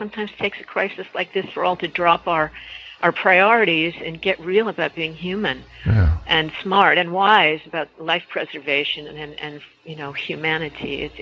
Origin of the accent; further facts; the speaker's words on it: New Haven, Connecticut, United States; I was brought up in the New Haven community